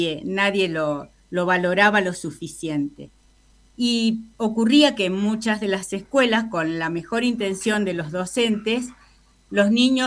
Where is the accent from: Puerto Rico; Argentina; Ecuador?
Argentina; Rosario, Santa Fe; como los rosarinos nos comemos las heces